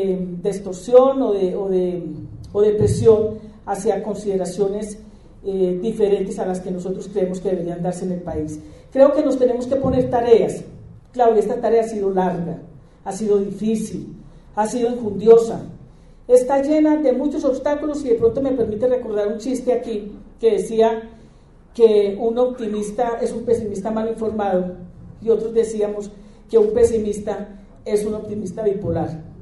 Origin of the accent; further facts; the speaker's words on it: Colombia; y como colombianos tenemos que buscar un destino diferente